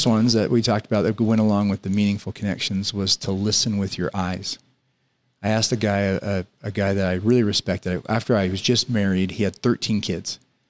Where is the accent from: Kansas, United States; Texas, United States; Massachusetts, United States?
Kansas, United States; I grew up in Kansas, and we would drive.